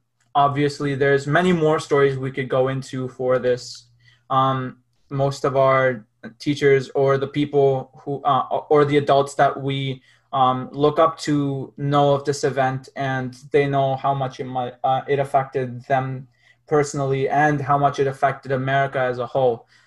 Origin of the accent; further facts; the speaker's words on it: India; People like us, we are obviously from Southeast Asia, we're Indian